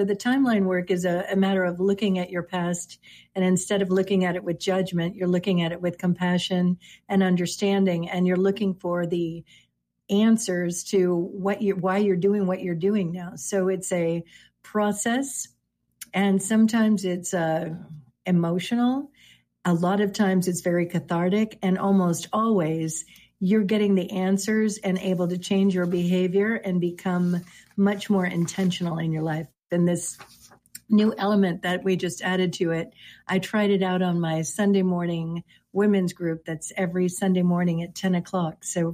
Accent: Florida, United States; I grew up in Florida. It was a whole nother ballgame.

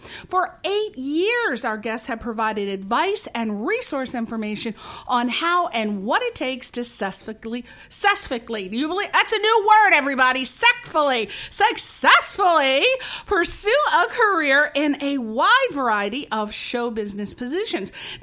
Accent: East Coast, United States; Of course, in California, I'm from the East Coast, but in California, if the rain comes down, everybody is crazy on the freeway.

